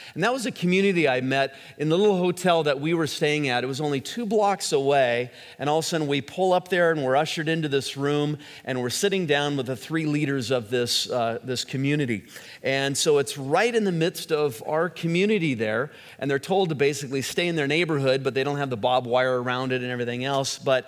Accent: United States; I said, I'm a leader from the United States

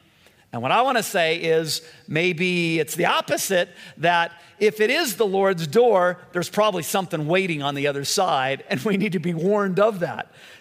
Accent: California, United States; And I grew up in Southern California. I'd never been around cold weather like this

